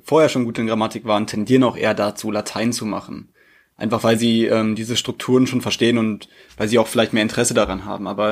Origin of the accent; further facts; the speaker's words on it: Lower Saxony, Germany; Ja genau, in Niedersachsen auch, Englisch als erste Fremdsprache.